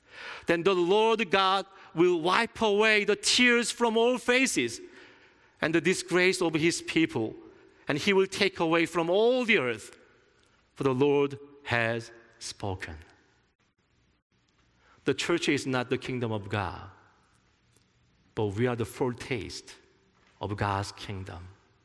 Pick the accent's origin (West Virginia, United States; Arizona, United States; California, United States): California, United States; Los Angeles; now in Midland, United States; I do not agree, because I came from Los Angeles.